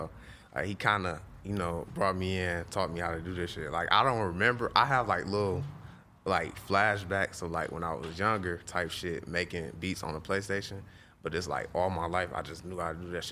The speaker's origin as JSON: {"language": "English", "town": "Beecher", "region": "Michigan", "country": "United States", "tie": "born or raised there", "said": "I grew up in Beecher. It's like the outskirts. It's the whole community. Like, it's really Flint, but it's not."}